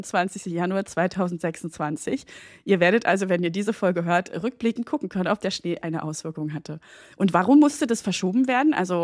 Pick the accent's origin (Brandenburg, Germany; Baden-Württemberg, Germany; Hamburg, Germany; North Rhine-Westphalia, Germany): Brandenburg, Germany; Cottbus; Ich komme ja aus Cottbus und bin entsprechend leidenschaftlicher Fan des FC Energie Cottbus.